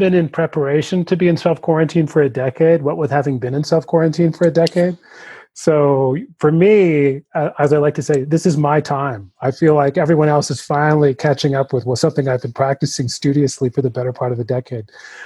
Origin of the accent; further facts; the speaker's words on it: Canada; now in United States; When I first came to the U.S., I mean, I came from Canada, obviously, and when I first came to the U.S. now, I don't even know, 20 years ago